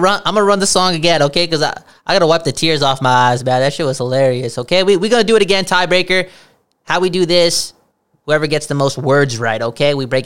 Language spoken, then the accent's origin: English; Canada; Yo, we're Canadian. We're Canadian.